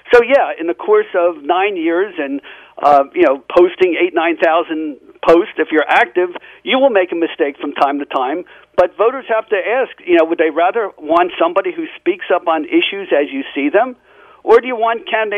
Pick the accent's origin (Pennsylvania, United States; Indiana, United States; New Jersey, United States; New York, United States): New Jersey, United States; Atlantic City; I grew up in Atlantic City. I went through the Atlantic City public schools, mostly black public schools. I'm the grandson of Jews who fled violence and persecution in Eastern Europe.